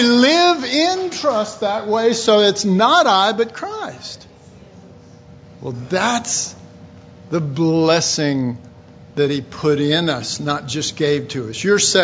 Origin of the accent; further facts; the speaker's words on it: Dallas, Texas, United States; I grew up in Oak Cliff, which is a really rough area